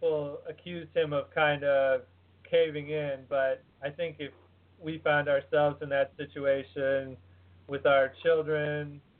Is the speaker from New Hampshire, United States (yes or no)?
no; Minnesota, United States; And so I grew up in Minnesota and, you know, obviously thousands of miles away from Los Angeles